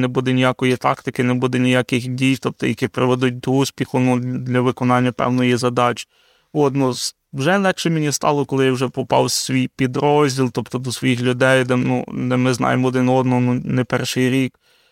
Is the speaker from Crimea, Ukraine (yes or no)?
no; Lviv, Lviv Oblast, Ukraine; я зі Львова